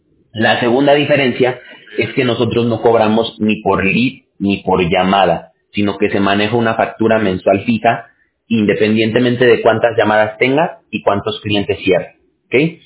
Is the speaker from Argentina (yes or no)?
no; Mexico; Yo soy de México